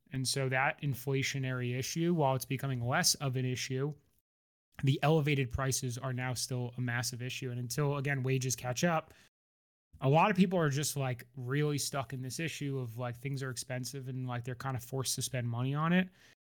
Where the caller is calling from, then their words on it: New York, United States; Yeah, New York. Got a finger on the pulse here in the heart of finance.